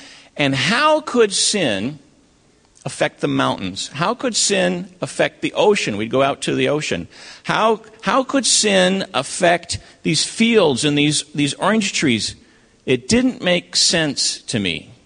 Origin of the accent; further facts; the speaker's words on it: Loma Linda, California, United States; also born or lived in Maine; Grew up in Loma Linda, and that was a long time ago.